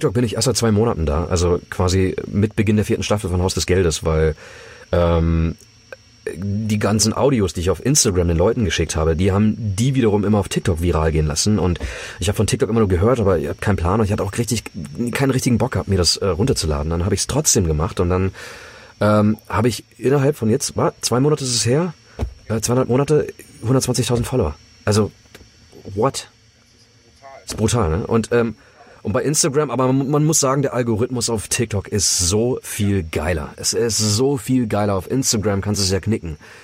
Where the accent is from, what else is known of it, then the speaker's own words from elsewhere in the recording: Germany; ich bin in Deutschland mit Nutella groß geworden